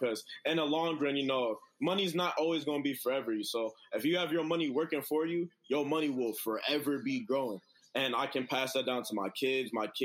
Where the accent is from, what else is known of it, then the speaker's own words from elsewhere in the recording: Minneapolis, Minnesota, United States; So it's just like growing up in Minneapolis and stuff like that.